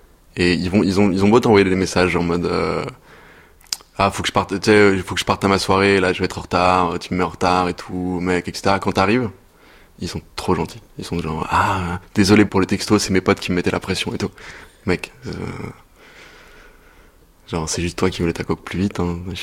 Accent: Lyon, Auvergne-Rhône-Alpes, France; À Lyon, dans la banlieue de Lyon. Dans des tours, enfin, quartier populaire.

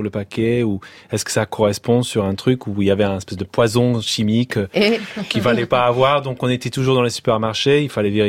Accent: London, United Kingdom; now in France; Mais en fait, j'ai une relation assez étrange avec l'Angleterre, que quand j'ai quitté l'Angleterre pour la France il y a 14 ans, en fait, je me suis rendu compte que je ne connaissais pas très bien le pays.

